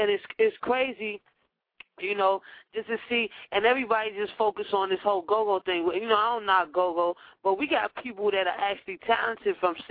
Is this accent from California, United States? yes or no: no; New York, United States; now in DMV; I'm in the DMV, but I'm originally from New York.